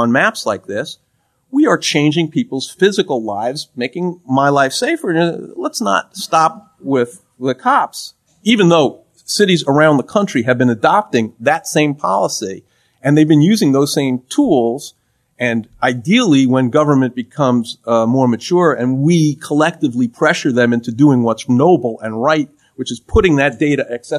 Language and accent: English; New York, United States; I'm from New York. I said to John, why don't we all live here?